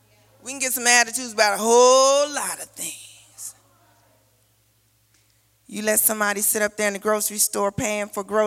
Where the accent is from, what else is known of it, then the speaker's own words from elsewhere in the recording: Maryland, United States; moved away; I come from Maryland, so they're a little ways ago, but I get to go home every now and then.